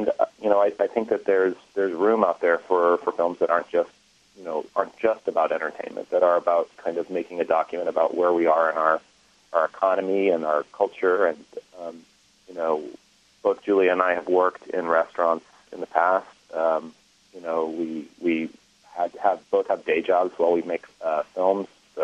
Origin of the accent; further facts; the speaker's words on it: California, United States; also born or lived in Oregon; I grew up on the West Coast between Northern California and Oregon, and you know, there are a lot of Basque immigrants in that part of the country.